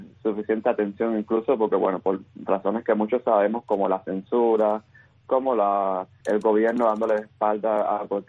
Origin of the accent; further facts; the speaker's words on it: Cuba; como cubano, como cineasta cubano